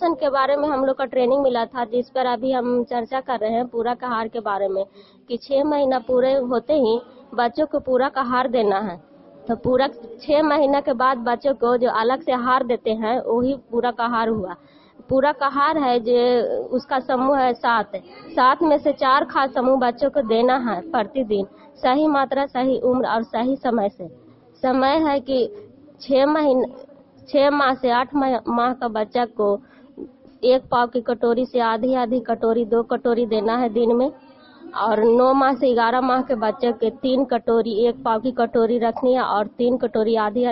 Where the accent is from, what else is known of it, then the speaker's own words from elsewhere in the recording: Kadilpur, Bihar, India; मैं कादिलपुर के रहने वाली हूँ, पंचायत नारायणपुर है, प्रखंड कंगरचरा, जिला नालंदा के रहने वाली हूँ।